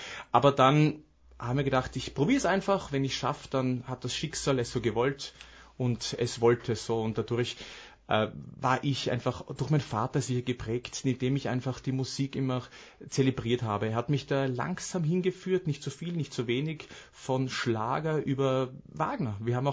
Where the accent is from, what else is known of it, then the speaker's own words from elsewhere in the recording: Lower Austria, Austria; ich komme aus Niederösterreich